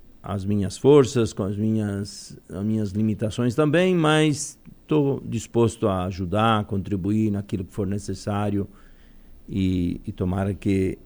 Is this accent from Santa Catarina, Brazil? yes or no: yes; Santa Catarina, Brazil; como eu sou catarinense, normalmente nas férias eu sempre dou uma passadinha em Camboriú, né, Itapema, tenho amigos em Florianópolis